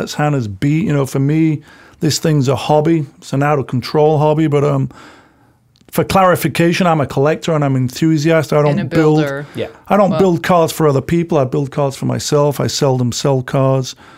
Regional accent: Sheffield, Yorkshire and the Humber, United Kingdom; drive a Porsche in my hometown of Sheffield

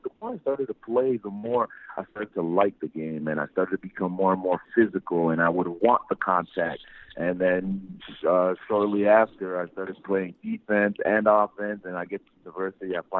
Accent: Montreal, Quebec, Canada; also born or lived in Africa; I was born in Africa, and at a really, really young age, my family decided to, you know, leave the country because of the turmoil and, you know, migrate to Canada. And, you know, ironically enough, Montreal was the place that my parents decided to come to.

